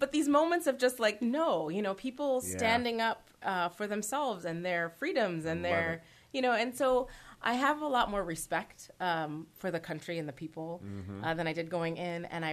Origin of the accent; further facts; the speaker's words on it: California, United States; I mean, I come from California where you'll talk to everybody who will make eye contact.